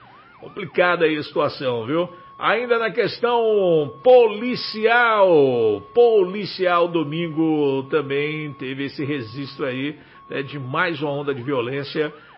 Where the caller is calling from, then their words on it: Sapucaeira, Brazil; sou de Sapucaeira, queria fazer uma reclamação. Em Sapucaeira, Vila Santania, todo final de semana está tendo paredões de som